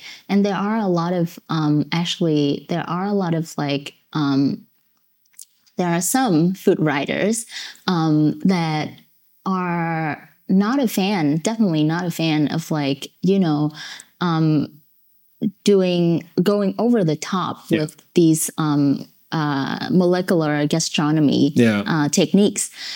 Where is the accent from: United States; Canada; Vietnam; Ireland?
Vietnam; English is a second language; for a Vietnamese, because I grew up in Vietnam